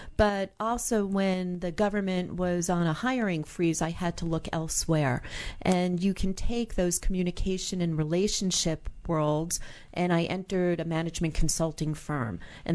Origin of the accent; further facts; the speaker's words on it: Queens, New York, United States; also born or lived in New Jersey, United States; I grew up initially in Queens, New York, in Astoria, and then we moved to New Jersey.